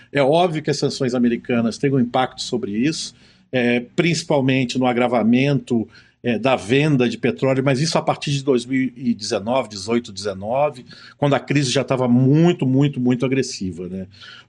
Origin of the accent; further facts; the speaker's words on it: Brazil; Sou brasileiro, operando com um telefone celular, sem câmera, aquela coisa toda.